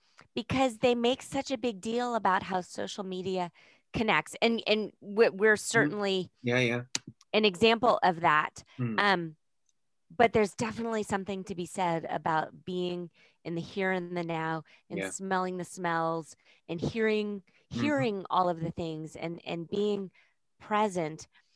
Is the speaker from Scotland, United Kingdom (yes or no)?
yes; Scotland, United Kingdom